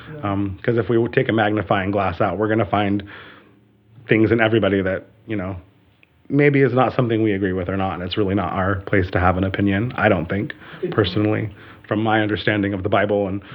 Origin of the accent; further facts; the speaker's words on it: Brookings, South Dakota, United States; I know that the Nazarene church that I grew up in here in Brookings